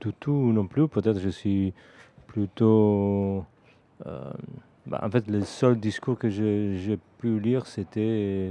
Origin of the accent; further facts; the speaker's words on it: Italy; French is a second language; Moi, je viens de l'Italie et nous, on achète l'énergie en France.